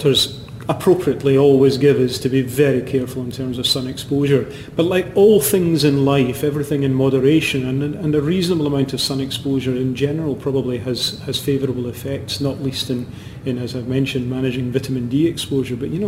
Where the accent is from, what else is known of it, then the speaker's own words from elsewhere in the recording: Scotland, United Kingdom; I'm very Scottish, you know, and in Scotland, because it rains a bit